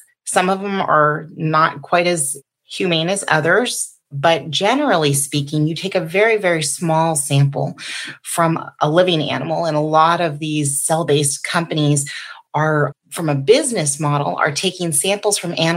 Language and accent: English; Sacramento, California, United States; I am calling in from Sacramento, California, and yeah, that's where I come from.